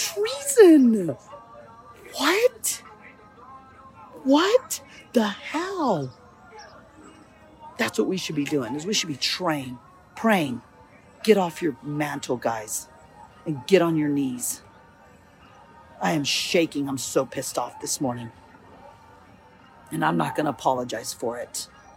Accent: United States; I'm an American. And in America, we do things right.

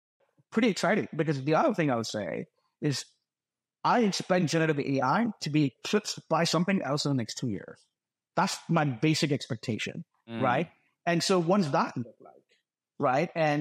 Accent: India; I'm originally from India, and I see how education needs to get disseminated to the far reaches.

